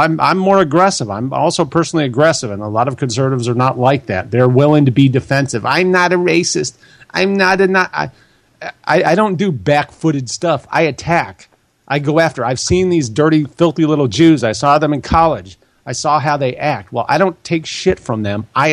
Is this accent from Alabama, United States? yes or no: no; Wisconsin, United States; born there; also born or lived in California; I was born in Wisconsin, but basically my dad's line was from Missouri. My mother's line was from California. So I have pretty good, and I went to school in California.